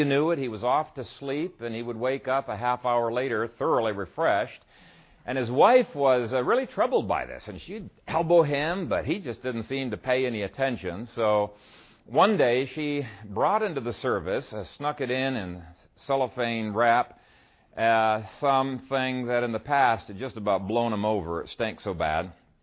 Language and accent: English; Ethiopia; it reminds me of the churches that I grew up with in Ethiopia.